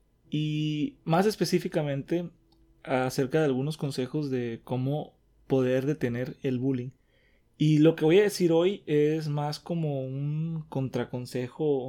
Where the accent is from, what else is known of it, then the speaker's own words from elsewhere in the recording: Mexico; Y como mexicanos nosotros conocemos perfectamente lo que es el bullying